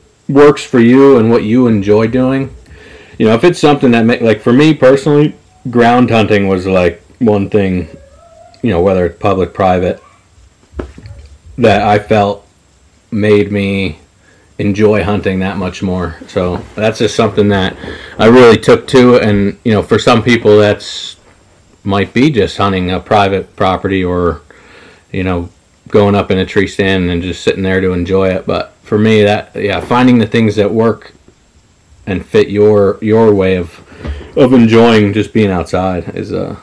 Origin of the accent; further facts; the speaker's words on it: Pennsylvania, United States; now in Lebanon, United States; Lifelong hunter. I'm originally from, like, the Lehigh Valley area, and then got a job opportunity out here. I'm in Lebanon now.